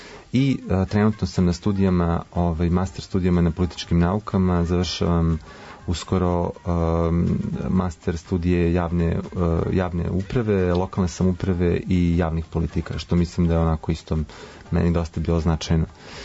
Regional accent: Kruševac, Šumadija and Western Serbia, Serbia; born there; ja nisam iz Grocke, rođen sam u Kruševcu, završio sam srednju tehničku školu

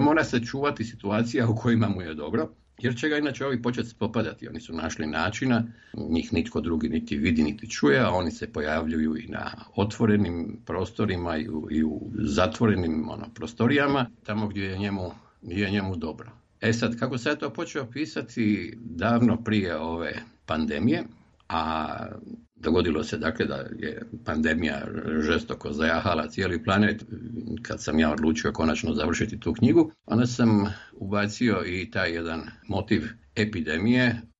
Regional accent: Zagreb, City of Zagreb, Croatia; born or raised there

